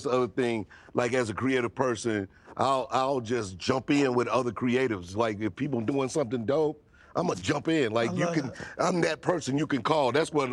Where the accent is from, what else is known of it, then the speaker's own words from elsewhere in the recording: Caruthersville, Missouri, United States; Yeah, I'm from Caruthersville.